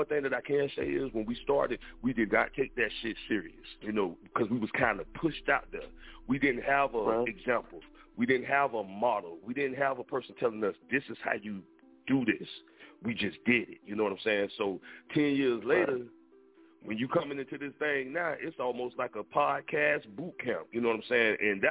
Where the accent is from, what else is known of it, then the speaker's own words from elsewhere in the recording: Jacksonville, Florida, United States; And for anybody who don't know me, I'm from Jacksonville, Florida. A lot of us call that Duval County. You know, so I grew up with a lot of artists.